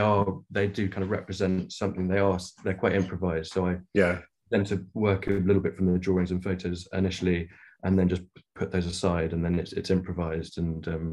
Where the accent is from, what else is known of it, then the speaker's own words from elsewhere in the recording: Nairobi, Kenya; But then also growing up in Kenya, conservation's been sort of an interest of me for me and my family. I sort of been growing up sort of going on safaris, and you know, very lucky to live on this beautiful small farm just on the outskirts of Nairobi.